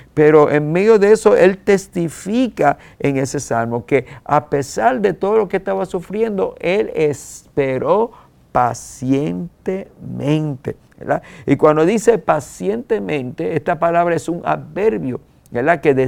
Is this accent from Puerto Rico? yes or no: yes; Isabela, Puerto Rico; yo soy tan puertorriqueño como tú, nacido en Isabela, Puerto Rico, cuando uno nacía en el pueblo donde uno también se criaba